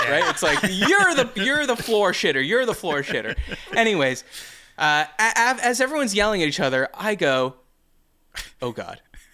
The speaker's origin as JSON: {"language": "English", "country": "United States", "said": "By the way, I call it poop, because I'm an American."}